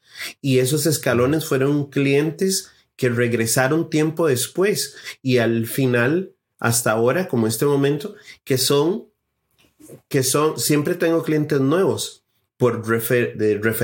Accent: Costa Rica; moved away as an adult; Y vengo de otro país, vengo de Costa Rica. Nosotros somos originalmente de Costa Rica, mi esposa y yo, y mi hijo nació en Costa Rica.

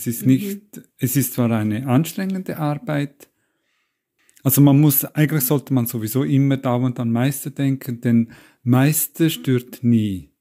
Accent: Switzerland; wie man am Namen erkennen kann, bin ich Italiener, aber meine Eltern haben sich in der Schweiz kennengelernt. Ich bin dann in der Schweiz geboren, aufgewachsen, habe die Schulen dort gemacht

